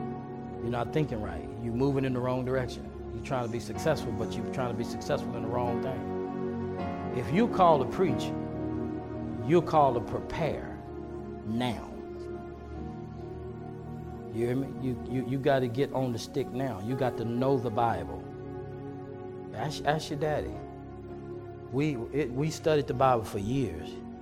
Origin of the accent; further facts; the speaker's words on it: Amarillo, Texas, United States; We came from Amarillo, Texas, by the Spirit of God. And if we had not been sent, she at least would have went back. I would have went back to Texas, but I wouldn't have went back to Amarillo.